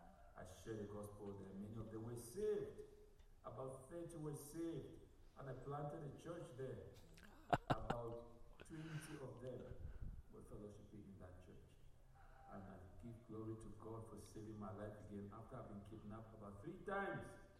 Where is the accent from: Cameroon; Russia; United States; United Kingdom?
Cameroon; Anglophone regions; I'm from Cameroon in the English speaking section.